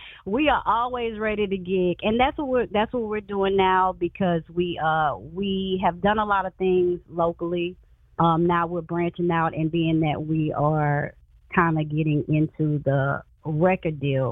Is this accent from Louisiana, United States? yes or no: yes; Lafayette, Louisiana, United States; I am Creole from Lafayette, Louisiana.